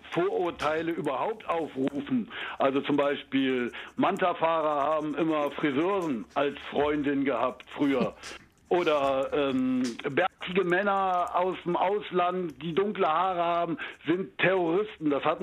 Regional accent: Düsseldorf, North Rhine-Westphalia, Germany; now in Brandenburg, Germany; Ich bin ein Düsseldorfer in Brandenburg.

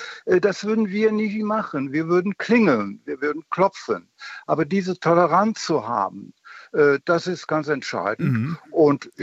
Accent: Cologne, North Rhine-Westphalia, Germany; born there; ich bin gebürtiger Kölner, Fingerspitzengefühl.

